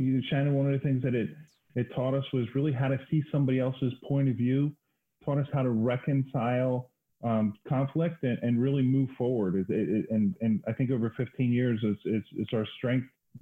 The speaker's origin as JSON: {"language": "English", "town": "Pottstown", "region": "Pennsylvania", "country": "United States", "tie": "born or raised there", "lives_now": "Kimberton, United States", "said": "I grew up in Pottstown, and I live in Kimberton now in Chester County outside of Philadelphia."}